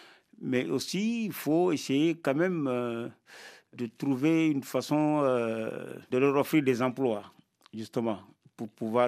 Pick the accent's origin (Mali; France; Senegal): Senegal; born there; De toute façon, je suis sénégalais. Parce que je suis né au Sénégal, je parle wolof